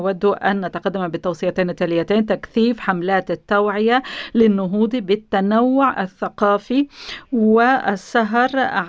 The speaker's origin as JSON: {"language": "Arabic", "country": "Egypt", "said": "وتشجع بلادي مصر على إلاء اهتمام خاص"}